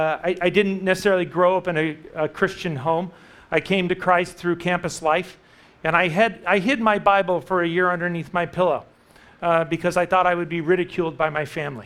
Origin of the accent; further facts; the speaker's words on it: California, United States; I grew up in Central California, and I went down to San Diego for college.